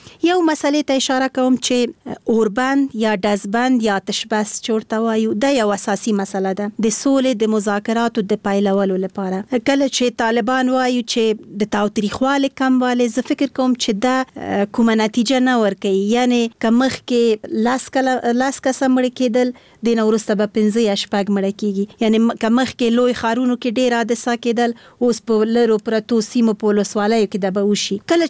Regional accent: Kabul, Afghanistan; born there; زه د اصلا پلار مې د خوست ده مور مې د پکتیا ده او زه په خپله کابل کې زیږیدلی یم خو په هر صورت د خوست ایل کېږم

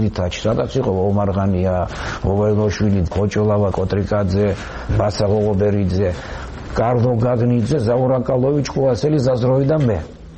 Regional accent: Gagra, Abkhazia, Georgia; ისი ბედნიერი კაცი ვარ მე, რომ დავიბადე გაგრაში, ამ შვენიერ ლამაზ კუთხეში. ჩვენ რო ვიზრდებოდით სკოლაში

